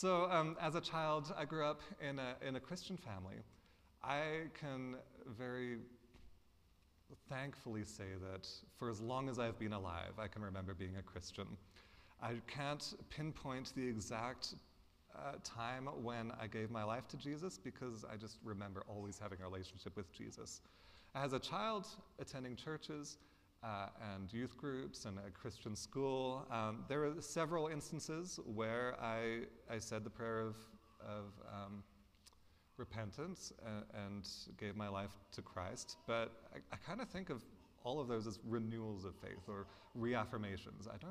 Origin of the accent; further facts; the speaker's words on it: Australia; because I grew up in Australia with my parents and brothers there, but my extended family remained here in Alberta